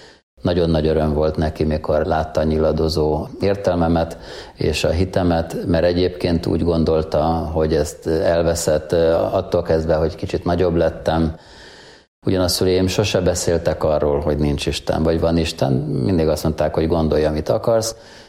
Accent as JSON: {"language": "Hungarian", "region": "Budapest", "country": "Hungary", "tie": "born there", "said": "Budapesten születtem."}